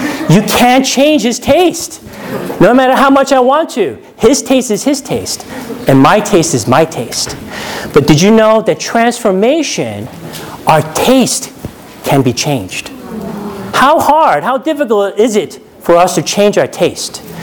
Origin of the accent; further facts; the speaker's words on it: New York, United States; born there; I'm Korean, but I was born here in America. And not only in America, I was born in New York. So I'm a New York Korean American.